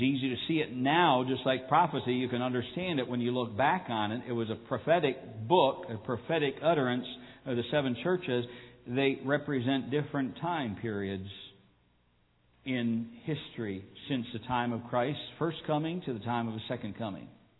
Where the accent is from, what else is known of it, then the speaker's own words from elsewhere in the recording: United States; And I know that's not a very popular thing amongst patriotic Americans, and I'm patriotic American